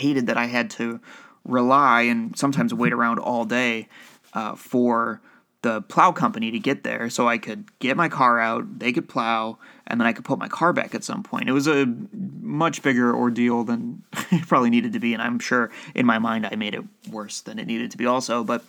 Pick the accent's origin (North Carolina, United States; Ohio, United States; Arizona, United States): Ohio, United States; I'm from Ohio, and the winters there are no joke.